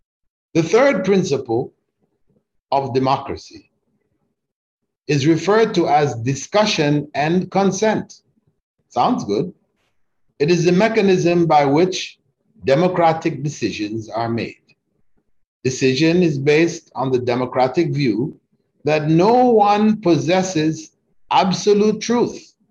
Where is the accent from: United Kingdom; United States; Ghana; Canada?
Canada; I grew up in Canada. When I was in high school, it was banned.